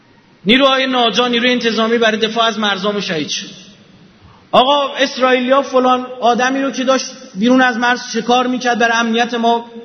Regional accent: Iran; ما ایرانیم. 500 سال زمان شاه عباس اومدیم اینجا، قبلش هم از خارج نیومدیم، همون موقع هم از ایران اومدیم، از شمال غرب ایران اومدیم مرکز ایران. ما قوم ایرانی هستیم.

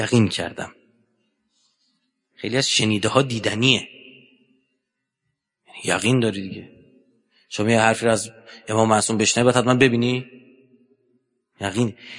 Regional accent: Iran; شما همین الان نگاه کنید مردم دنیا نسبت به ما ایرانی ها چه شناختی دارن.

